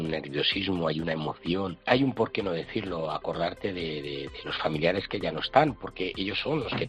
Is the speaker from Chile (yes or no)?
no; Andorra, Aragon, Spain; en el caso de mi pueblo, de Andorra, pues el alcalde baje la maza, ¿no?